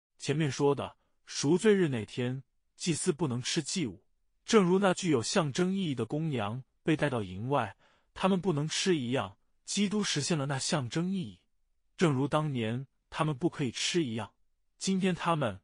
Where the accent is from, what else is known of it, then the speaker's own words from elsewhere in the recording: United States; 我们是新约基督徒，我们是美国人，生活在一个早就离开献祭这样的事情的文化里。